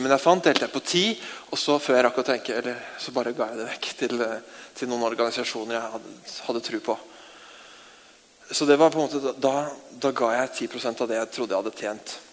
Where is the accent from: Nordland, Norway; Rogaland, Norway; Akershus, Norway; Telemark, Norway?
Akershus, Norway; Jessheim; Jeg kommer fra Øvre Romerike, ikke sant? Et litt område rett nord for her. Jeg kommer fra Jessheim, det tidligere Øvre Romerike.